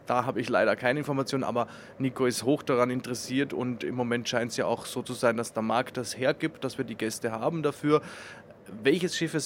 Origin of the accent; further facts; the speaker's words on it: Austria; als Österreicher sage ich, Norwegen ist gemütlich, weil man sieht ein bisschen die Alpen